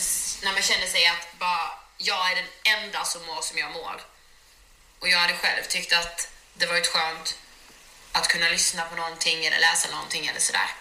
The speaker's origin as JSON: {"language": "Swedish", "town": "Karlshamn", "region": "Blekinge", "country": "Sweden", "lives_now": "Stockholm, Sweden", "said": "Ja, jag kommer från Blekinge"}